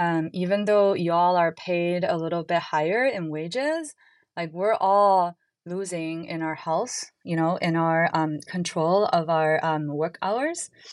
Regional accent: China; now in United States; I'm also from China. I would describe myself as, I guess, like, you know, 1.5 generation or something here

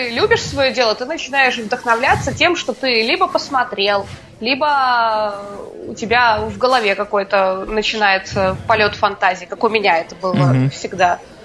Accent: Republic of Karelia, Russia; Учитывая, что я сама из Карелии, то бишь, ну, я севернее Петербурга родилась

